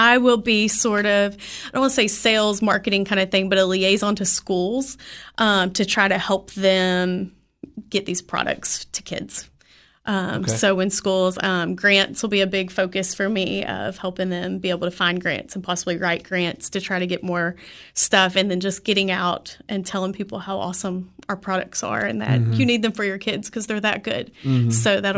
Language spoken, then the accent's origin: English; Clarksville, United States; I grew up in Clarksville, so we were there for the 4th.